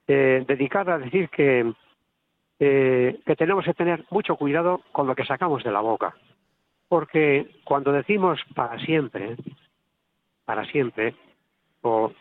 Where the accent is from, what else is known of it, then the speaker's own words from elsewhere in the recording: Bermeo, Basque Country, Spain; ofreciendo a mi pueblo, a Bermeo, a Vizcaya, a Euskadi